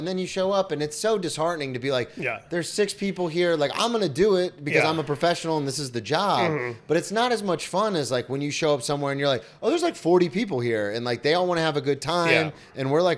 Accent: Florida, United States; Well, I only say that because I'm from Florida, so everyone's like, oh, Florida.

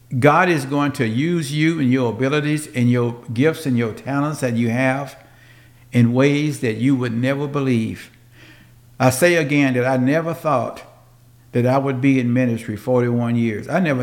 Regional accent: Memphis, Tennessee, United States; now in Washington State, United States; I grew up in Memphis, Tennessee, and I've been going away for 41 years now.

